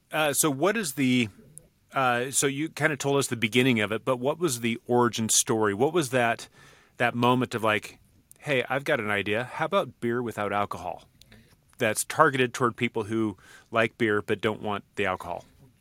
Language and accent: English; San Diego, California, United States; And frankly, I grew up in San Diego.